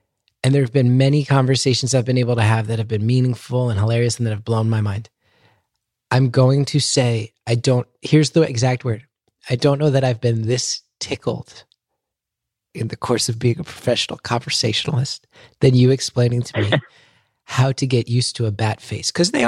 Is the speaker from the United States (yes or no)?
yes; New Jersey, United States; I've seen bats growing up in New Jersey.